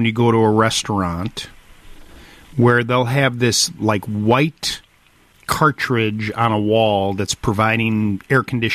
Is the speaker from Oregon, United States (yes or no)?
no; Highwood, Illinois, United States; Donna, I grew up in Highwood.